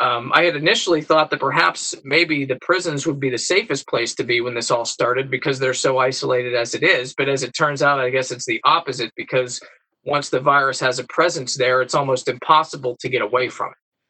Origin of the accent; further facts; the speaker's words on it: Pittsburgh, Pennsylvania, United States; I'm from Pittsburgh, Pennsylvania.